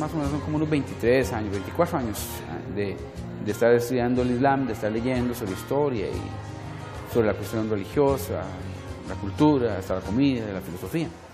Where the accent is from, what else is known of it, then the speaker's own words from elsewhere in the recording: Costa Rica; me pareció pues que yo como tico me sentía muy extraño.